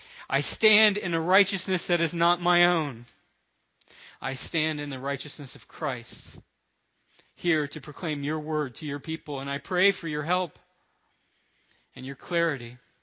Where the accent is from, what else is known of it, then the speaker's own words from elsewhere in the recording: Florida, United States; I'm from Florida, and I still have a lot of family there and a lot of friends there